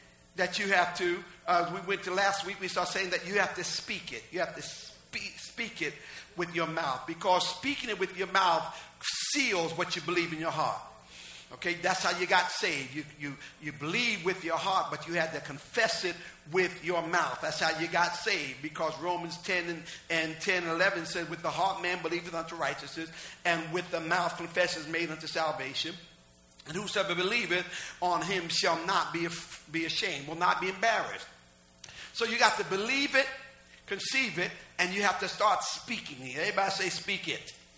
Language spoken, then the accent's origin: English; New Jersey, United States; But they had the Newark riot. Newark is 5 minutes away from my hometown.